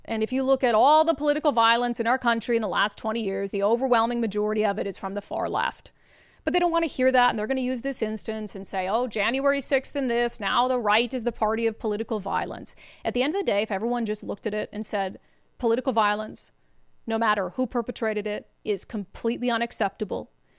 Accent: Minnesota, United States; especially, you know, my home state of Minnesota, such wonderful people.

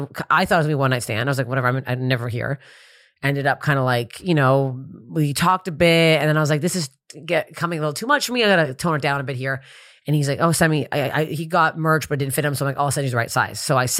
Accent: Toronto, Ontario, Canada; So I do a show in Toronto, my hometown, my home club, comedy bar on the Danforth in Toronto.

